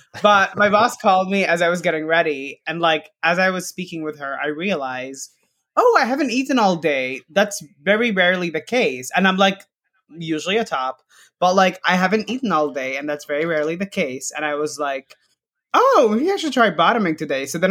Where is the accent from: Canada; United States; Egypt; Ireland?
Egypt; also born or lived in Dubai, United Arab Emirates; I am from Egypt, and I spent like all of my childhood between Egypt and Dubai.